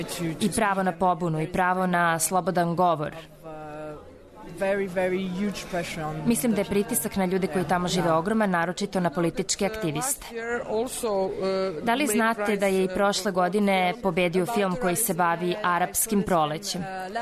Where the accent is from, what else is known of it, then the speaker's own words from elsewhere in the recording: Egypt; ja sam sa tim svetom povezana zbog toga što govorim arapski. Odrasla sam u Egiptu, volim Egipat.